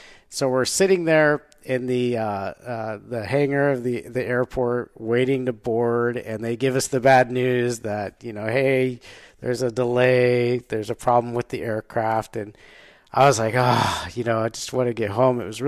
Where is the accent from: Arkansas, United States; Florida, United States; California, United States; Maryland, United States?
California, United States; Sacramento; I was like, that's, you know, I'm from that area too.